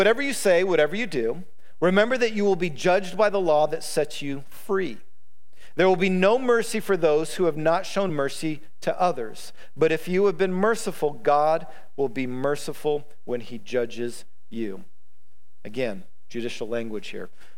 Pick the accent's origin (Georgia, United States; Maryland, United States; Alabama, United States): Alabama, United States; also born or lived in Demopolis, Alabama; I was born in Demopolis, Alabama, and I spent most of my childhood with my family in southern Alabama.